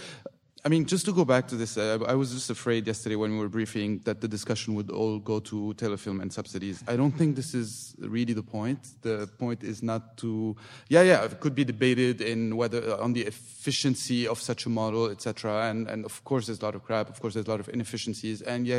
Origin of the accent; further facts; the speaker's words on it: Montreal, Quebec, Canada; The lifestyle is, and I come from Montreal, so lifestyle is very important.